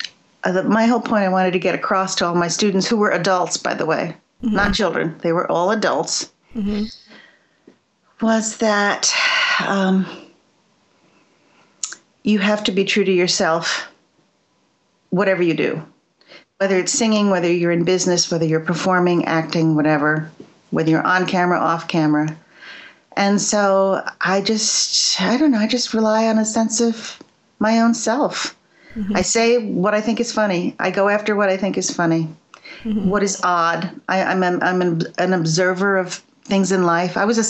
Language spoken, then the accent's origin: English; New Jersey, United States; I know, and I have my girlfriends that I grew up with in New Jersey listen to it and they start crying.